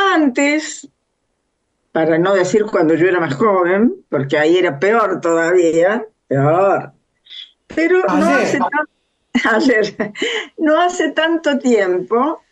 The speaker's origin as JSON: {"language": "Spanish", "region": "Córdoba", "country": "Argentina", "said": "como yo soy de Córdoba, a veces, de casualidad, hay varios cordobeses"}